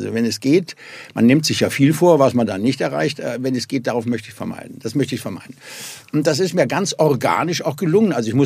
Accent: Cologne, North Rhine-Westphalia, Germany; now in Berlin, Germany; Eben gesagt, ich bin aus Köln.

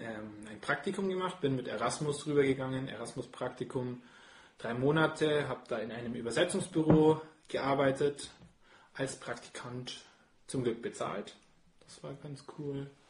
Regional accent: Munich, Bavaria, Germany; also lustigerweise als Münchner, bin ich trotzdem dort in Irland erst zum Bierliebhaber geworden

